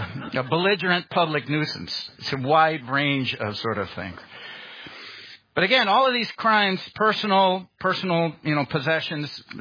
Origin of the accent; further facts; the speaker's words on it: Chicago, Illinois, United States; I've got a friend who, because I'm from Chicago, thinks that we are all, you know, in the gangs with Al Capone or something like that.